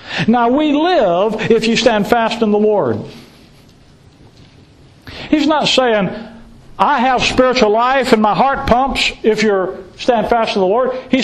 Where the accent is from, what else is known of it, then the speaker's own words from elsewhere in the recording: Gulf Coast, United States; I love the water. Born and raised on the Gulf Coast.